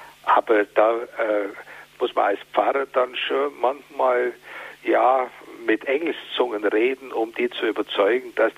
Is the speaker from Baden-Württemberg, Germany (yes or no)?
no; Nördlingen, Bavaria, Germany; Bei uns in meiner Heimatstadt Nördlingen waren die Meierndachten überfüllt